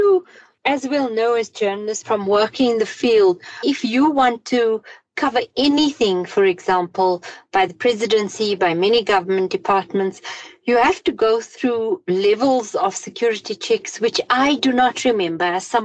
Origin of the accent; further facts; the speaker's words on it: South Africa; as a South African who lives in a city where you can see critical infrastructure being ripped out every day by cable theft.